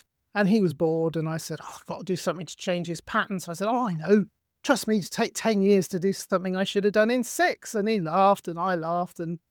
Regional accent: United Kingdom; But as you can tell, I'm British and I live here in Britain.

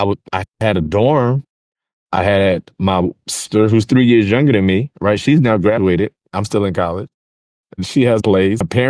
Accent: Virginia, United States; So I am from Virginia.

